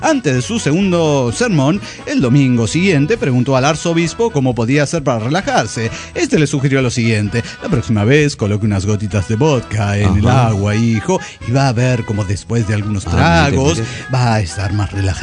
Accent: San Luis, Argentina; de San Luis, capital argentina.

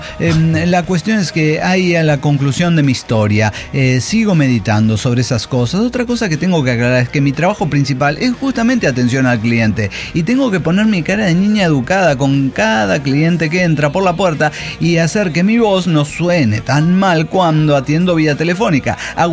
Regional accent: El Salvador; moved away; Yo soy del Salvador, el clima Salvador

